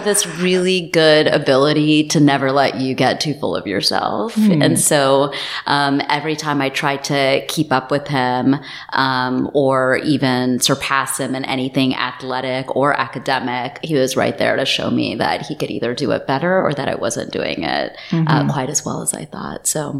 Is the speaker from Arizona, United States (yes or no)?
no; Texas, United States; I was born and raised in Texas, in the United States. First generation born immigrants. My parents both came over from India via Africa and then over to Texas.